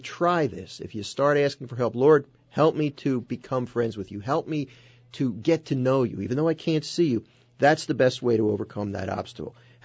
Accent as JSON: {"language": "English", "town": "Philadelphia", "region": "Pennsylvania", "country": "United States", "tie": "born or raised there", "said": "Growing up in the Philadelphia area, I mentioned that I was a pretty lukewarm Catholic."}